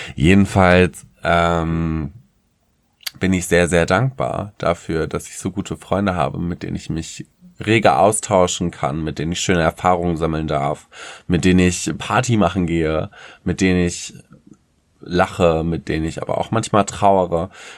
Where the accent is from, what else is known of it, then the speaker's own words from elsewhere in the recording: Paderborn, North Rhine-Westphalia, Germany; now in Hamburg, Germany; Ich bin ja aus Paderborn eigentlich gebürtig. Und habe dort ganz viele Jahre gelebt. Bin jetzt halt in so eine große Metropole gezogen, weil ich keine Motivation mehr in meinem Heimatort hatte.